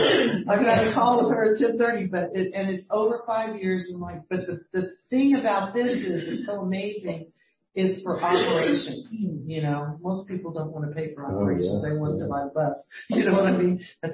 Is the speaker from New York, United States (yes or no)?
no; El Paso, Texas, United States; now in Birmingham, United States; I'm not from here. I'm from El Paso, Texas.